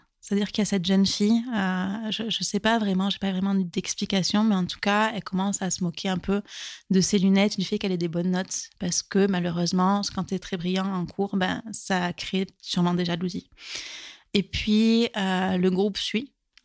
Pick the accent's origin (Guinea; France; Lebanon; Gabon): France; Occitanie; J'ai grandi près de Toulouse.